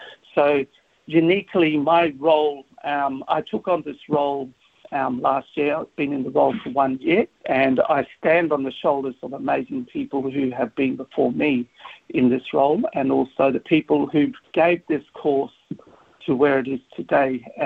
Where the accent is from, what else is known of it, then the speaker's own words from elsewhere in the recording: Broome, Western Australia, Australia; So my grandparents were stolen generation, but I grew up in Broome many, many years ago. So I am home to Rabibi, Gullabulu, Yarrun and Jugan country. Grew up there for a long time.